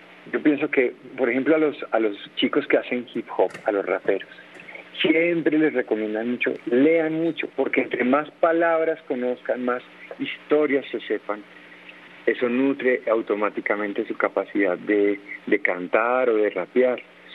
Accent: Calarcá, Quindío, Colombia; crecí, mi infancia fue en Calarcá. Es un lugar que quiero, que recuerdo con infinito amor

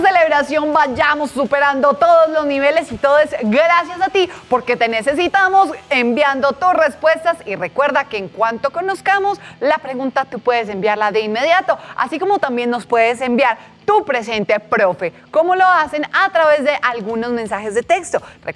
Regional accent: Colombia; no seríamos lo que somos como colombianos

